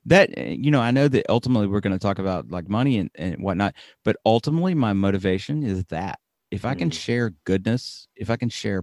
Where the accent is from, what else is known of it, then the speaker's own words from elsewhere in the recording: Alabama, United States; I grew up in Alabama. You might be able to hear a little bit of my accent. I try to turn it down.